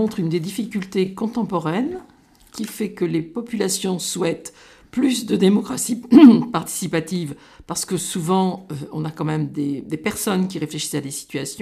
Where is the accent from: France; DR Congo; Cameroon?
France; pour nous, c'est très intéressant, d'ailleurs, quand on est français